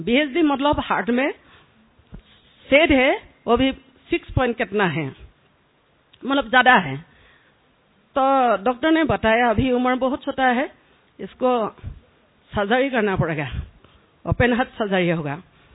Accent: Dibrugarh, Assam, India; मैं डिब्रुगढ़ डिस्ट्रिक्ट से हूँ

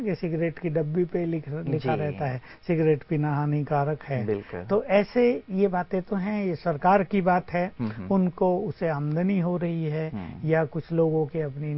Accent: Uttar Pradesh, India; हम सोचते हैं हम तो यूपी से हैं, वहां की लठमार भाषा और इनकी मधुर भाषा में कितना अंतर है

